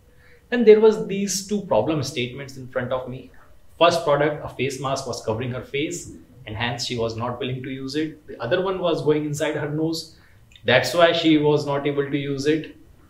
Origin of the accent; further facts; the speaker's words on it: Bikaner, Rajasthan, India; Bikaner is my hometown.